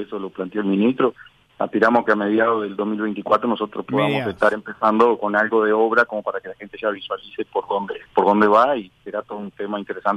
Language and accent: Spanish; Paso de los Toros, Tacuarembó, Uruguay; now in San Gregorio Polanco, Uruguay; Yo soy de Paso de los Toros.